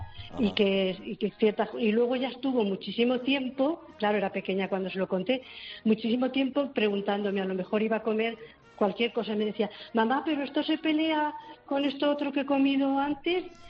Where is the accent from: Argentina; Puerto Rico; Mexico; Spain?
Spain; Albacete, Castilla-La Mancha; soy de Albacete